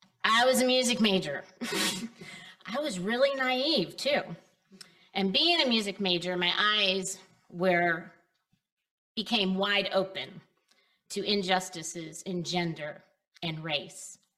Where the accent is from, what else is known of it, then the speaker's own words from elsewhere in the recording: Pennsylvania, United States; Growing up in the Lutheran Church in my hometown, where the congregation's population consisted of locals in every vocation, Bucknell professors and their families, visiting Bucknell students